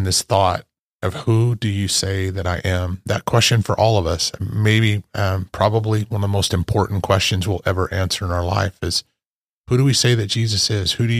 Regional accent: Idaho, United States; when I was growing up in Northern Idaho and our family there was my grandfather was superintendent of the mill, and my family was pretty well known.

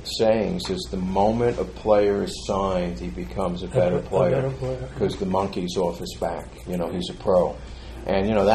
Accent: Valdosta, Georgia, United States; I'm from Valdosta, Georgia, and it's football country.

